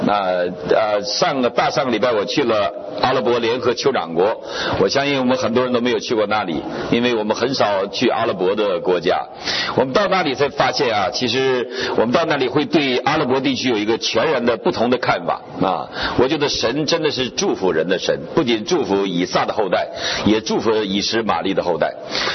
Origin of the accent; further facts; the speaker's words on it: United States; 我从美国来的，我大概懂一点法律